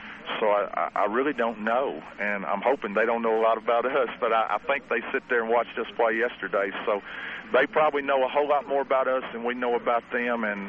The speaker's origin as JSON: {"language": "English", "town": "Nashville", "region": "Tennessee", "country": "United States", "tie": "born or raised there", "lives_now": "Gallatin, United States", "said": "I grew up in Nashville, and I live in Gallatin now"}